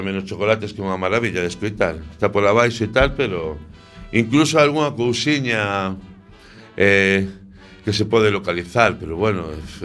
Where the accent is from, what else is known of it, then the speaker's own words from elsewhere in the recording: A Coruña, Galicia, Spain; Yo soy de la tierra de la cascarilla. Yo soy de Coruña, palabra de honor. Yo soy de Coruña, nacido en la vaca.